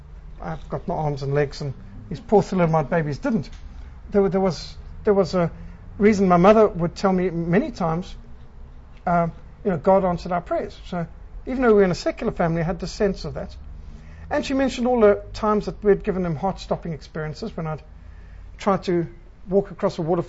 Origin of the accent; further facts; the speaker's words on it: Cape Town, Western Cape, South Africa; born there; I was born in Cape Town because my parents' pockets were picked in Cape Town Harbour of wallets, checkbook, cash, and passports.